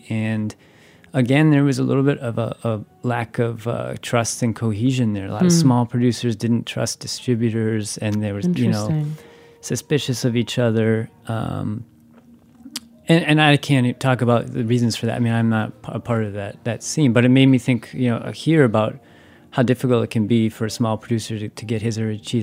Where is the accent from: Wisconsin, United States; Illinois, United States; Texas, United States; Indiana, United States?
Wisconsin, United States; I'm from Wisconsin. We have the Wisconsin Milk Marketing Board, now the Dairy Farmers of Wisconsin.